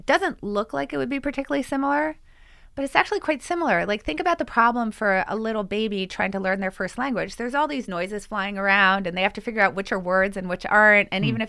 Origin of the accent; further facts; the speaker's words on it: Philadelphia, Pennsylvania, United States; Of course, I'm from Philadelphia.